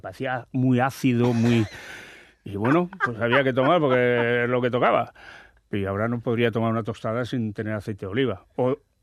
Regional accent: Navarre, Spain; y está a 25 kilómetros, Leiza. Y mi pueblo es muy parecido, creo que más bonito que Leiza.

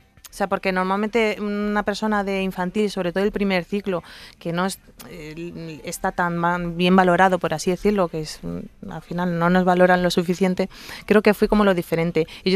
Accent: Getafe, Community of Madrid, Spain; yo soy de Getafe de toda la vida.

